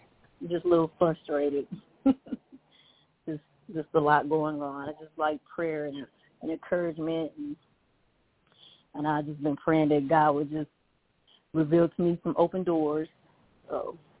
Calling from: Oklahoma, United States; from Oklahoma.

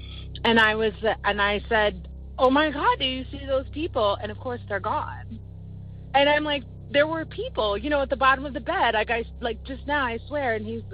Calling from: Silver Spring, Maryland, United States; I'm calling from Silver Spring, Maryland.

